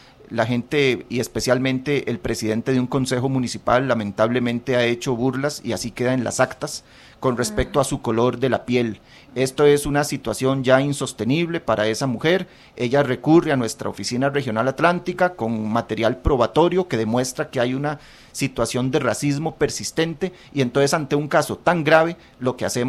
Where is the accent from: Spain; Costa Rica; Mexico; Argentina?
Costa Rica; San José; quienes crecimos en San José, en el área metropolitana